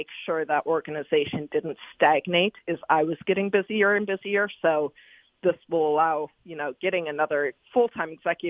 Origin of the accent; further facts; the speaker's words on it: Cleveland, Ohio, United States; moved away as an adult; also born or lived in Kentucky; I grew up in Cleveland, Ohio, so the closest track was Thistledown, and I learned to love horse racing from going there and from watching it on TV, and came to Kentucky to go to college